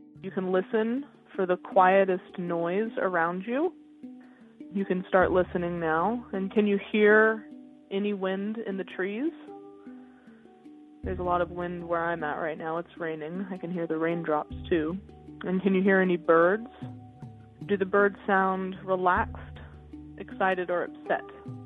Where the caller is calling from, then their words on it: California, United States; I'm calling today from California. I run a nature program for kids out in the San Francisco Bay Area.